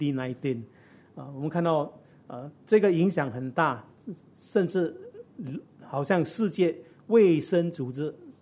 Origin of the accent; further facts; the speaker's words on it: China; 我们中国人的一句话，病从口入啊